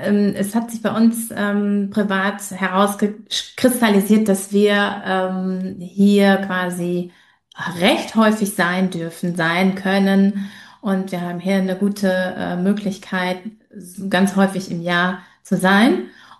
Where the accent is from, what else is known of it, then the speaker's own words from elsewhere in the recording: North Rhine-Westphalia, Germany; Ich komme ja aus dem Ruhrgebiet